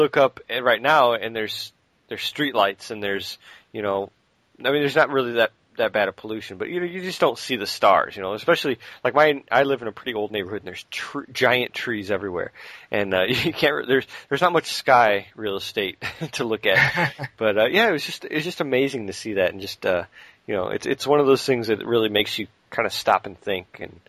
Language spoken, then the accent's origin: English; Illinois, United States; especially growing up near Chicago, we never saw stars because it was always either cloudy or pollution.